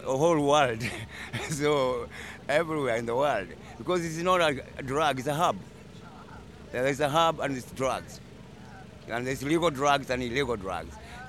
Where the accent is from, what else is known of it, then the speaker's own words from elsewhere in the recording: Kenya; moved away; I'm from Kenya. I've been here 35 years.